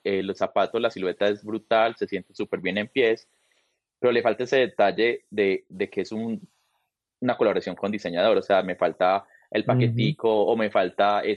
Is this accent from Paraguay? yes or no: no; Colombia; Entonces yo le dije como, soy de Colombia.